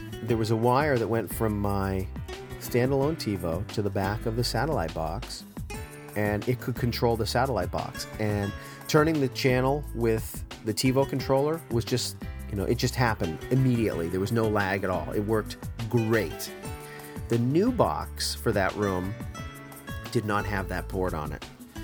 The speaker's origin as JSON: {"language": "English", "region": "Massachusetts", "country": "United States", "tie": "born or raised there", "lives_now": "San Jose, United States", "said": "Yeah, I'm out here in the San Jose Bay Area. And I grew up in Massachusetts, as you know."}